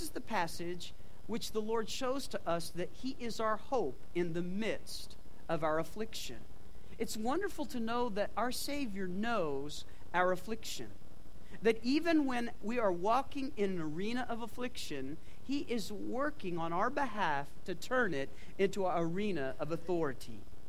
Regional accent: New Mexico, United States; I'm from New Mexico. People just go by grandma and grandpa there.

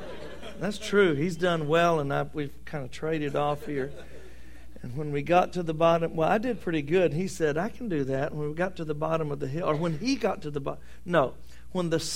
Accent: Louisiana, United States; growing up in Louisiana as a Cajun, you don't go sledding very much

